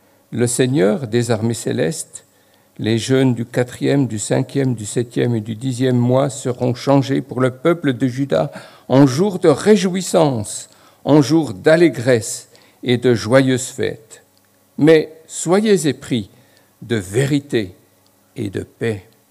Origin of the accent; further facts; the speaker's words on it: Jura, Switzerland; accent: Franc-Comtois; moved away as an adult; Voilà, peut-être que certains reconnaissent un peu mon accent franc-comtois. Je suis en fait suisse d'origine. Jurassien du canton du Jura. Et puis, après 21 années passées dans mon pays de Suisse, je suis parti à Nogent-sur-Marne